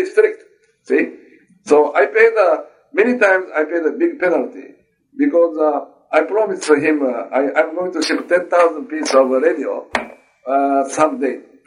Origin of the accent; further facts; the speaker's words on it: Osaka, Japan; born there; English is a second language; I was born in Osaka. So Osaka is very well known for business practice.